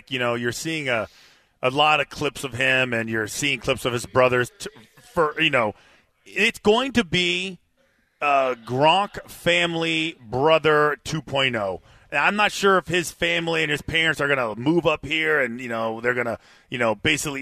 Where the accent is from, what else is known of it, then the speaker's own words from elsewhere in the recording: California, United States; also born or lived in Colorado / Seattle; I grew up in Southern California.